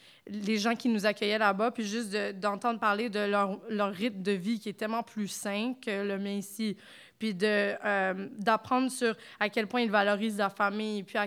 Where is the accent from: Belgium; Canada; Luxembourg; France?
Canada; On est des Canadiens puis on veut faire X, Y, Z comme au Canada.